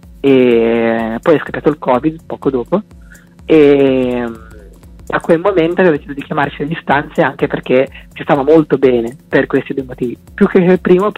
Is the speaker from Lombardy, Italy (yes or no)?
no; Genoa, Liguria, Italy; sono il cantante e il tastierista della band e vengo da Genova.